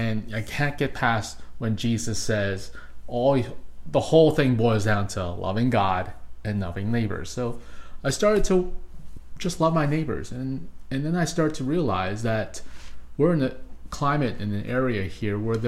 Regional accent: Coquitlam, British Columbia, Canada; I grew up here in Coquitlam for pretty much the last 30 years or so.

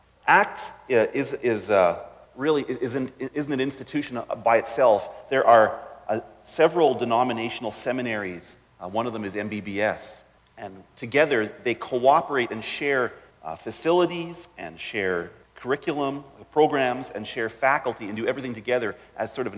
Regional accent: Winnipeg, Manitoba, Canada; now in British Columbia, Canada; I grew up in Winnipeg, and Winnipeg always was the West. Until you move to BC, then Winnipeg is East.

